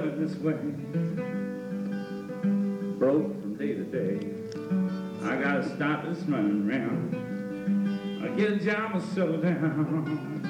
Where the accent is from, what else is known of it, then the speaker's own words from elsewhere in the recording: New York City, New York, United States; Look, I know what I come from New York City. And that town gets cold.